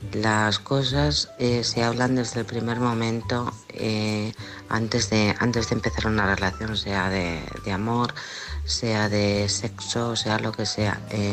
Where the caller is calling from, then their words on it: Alcorcón, Community of Madrid, Spain; de Alcorcón.